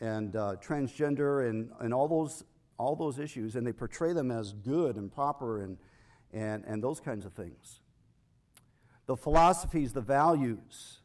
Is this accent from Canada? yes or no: no; South Korea; And so as an 18-month-old, I grew up in South Korea. That was my home. That was the culture I knew. We spoke English in the home, but I learned how to speak Korean to my Korean friends on the streets.